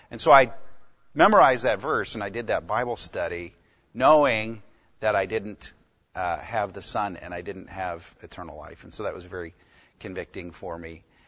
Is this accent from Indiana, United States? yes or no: yes; Indiana, United States; moved away as an adult; now in San Antonio, United States; I'm from Indiana originally, went to Purdue University. I grew up in the church